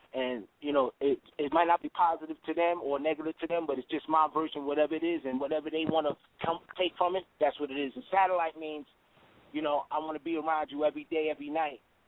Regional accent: Astoria, New York, United States; I grew up in the Astoria Projects, and I used to do DJing in the community centers.

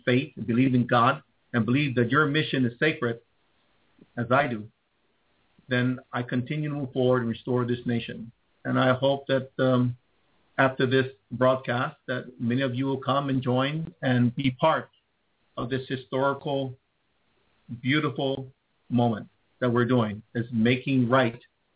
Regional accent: Hawaii, United States; The only crime I committed was being a Hawaiian, being someone who loved my nation and loved my people.

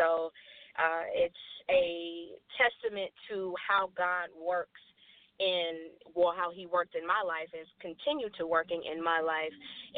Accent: Chicago, Illinois, United States; I hail from Chicago, Illinois.

